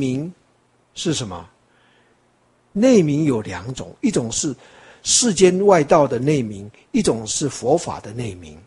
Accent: Taiwan; 那我们台湾话说天公伯啊

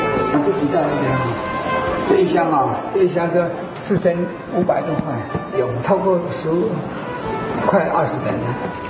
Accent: Taichung, Taiwan; 我们是台中来的啊，台中，

